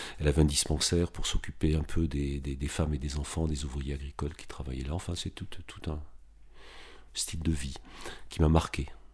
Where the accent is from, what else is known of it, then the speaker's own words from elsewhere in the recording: Casablanca, Casablanca-Settat, Morocco; born there; je suis pied noir, en réalité. Je suis né à Casablanca, au Maroc, d'une mère qui était elle-même née au Maroc dans les années 20.